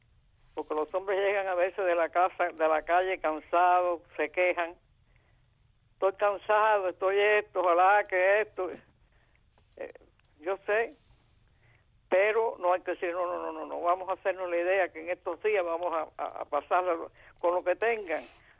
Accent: Cuba; born there; yo no nací en China, yo nací en Cuba, y viví todo eso.

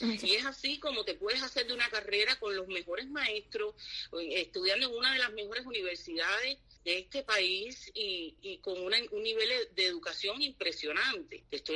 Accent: Cuba; moved away; also born or lived in Spain; yo me fui para España, yo viví muchos años en España y en el 2005 vine para acá con mi hija. Y bueno, nada, como toda cubana

